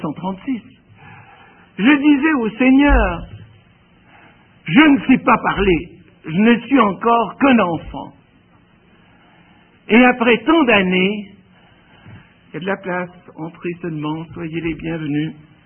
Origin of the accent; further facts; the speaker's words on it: Switzerland; Quand on vient de Suisse, nous avons un canton, le canton de Vaud, où l'on parle toujours du quart d'heure vaudois